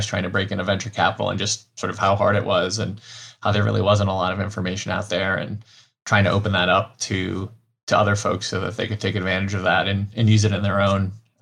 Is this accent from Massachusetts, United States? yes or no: yes; Massachusetts, United States; I grew up in Massachusetts, Go Sox, really, had a very kind of typical middle-class upbringing there.